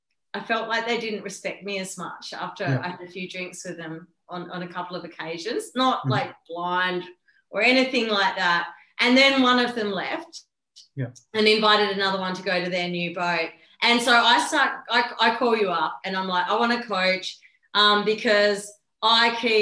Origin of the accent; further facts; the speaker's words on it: Australia; Sorry, guys, we're Australian, we swear.